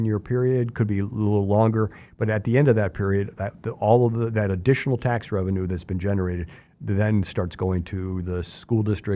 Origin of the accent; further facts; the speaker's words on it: Chicago, Illinois, United States; I've worked in other states as well, but I grew up in Chicago. I consider myself a Chicagoan.